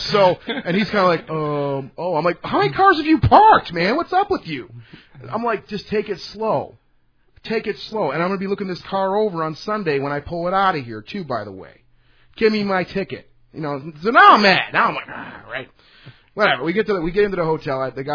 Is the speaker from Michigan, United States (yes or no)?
yes; Detroit, Michigan, United States; I'm from a city, so I got an attitude. And we're from Detroit, so I guess we have our own attitude